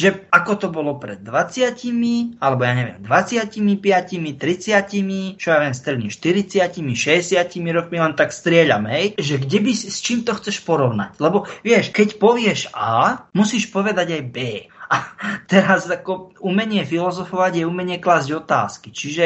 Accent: central Slovakia, Slovakia; lebo ja som hrdý Stredoslovák, ja sa za to nehambím

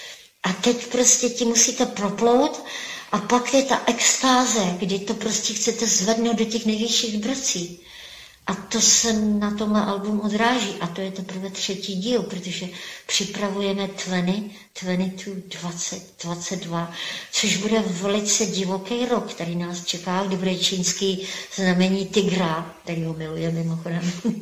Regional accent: Zlín, Zlín Region, Czechia; born there; Já jsem se narodila v takzvaném Zlíně, neboli to bylo zrovna Gottwaldov, což je teda jméno.

